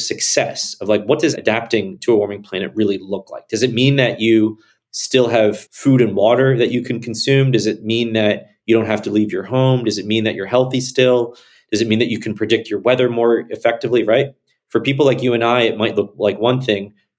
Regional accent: Appalachia, United States; We talk about, and I'm from the Appalachian area.

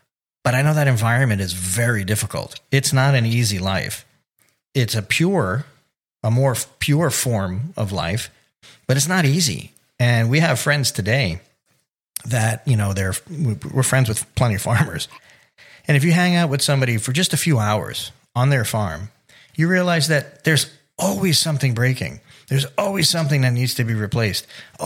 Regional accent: Florida, United States; where I grew up in South Florida, we were surrounded by farms and, you know, cattle ranches and orange groves.

